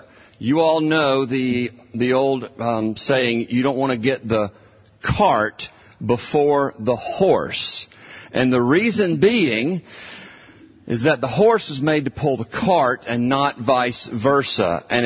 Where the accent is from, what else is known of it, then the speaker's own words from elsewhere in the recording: Starkville, Mississippi, United States; I grew up in Starkville, Mississippi, going to Starkville Public Schools, and I played baseball